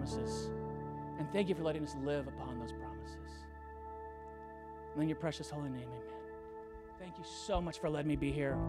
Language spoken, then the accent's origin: English; Colorado, United States; but I know I'm from Colorado